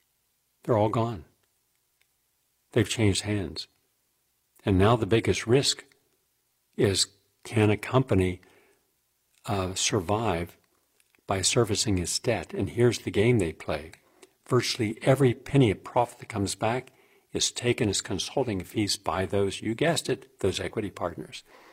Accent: West Virginia, United States; That was certainly the case where I grew up in West Virginia. Most people worked at any one of 10 places.

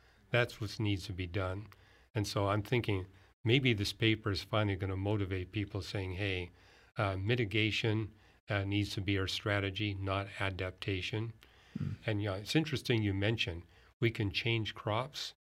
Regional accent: Vancouver, British Columbia, Canada; I grew up in Vancouver.

